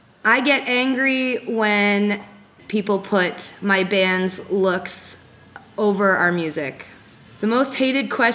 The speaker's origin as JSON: {"language": "English", "town": "Ajax", "region": "Ontario", "country": "Canada", "tie": "born or raised there", "said": "My hometown is Ajax, Ontario. And the best place to be there is the lakefront."}